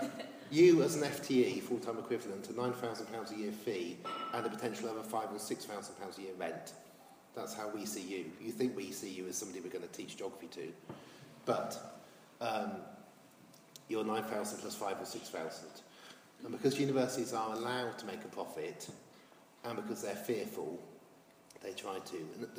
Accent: Oxford, South East England, United Kingdom; They were teenagers in Oxford. I grew up in Oxford. When I was 16 in Oxford, this lot were 18.

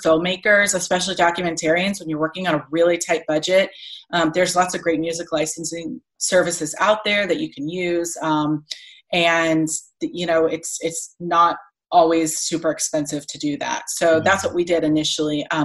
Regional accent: Florida, United States; And I grew up in Florida, so seeing a lot of space shuttle launches

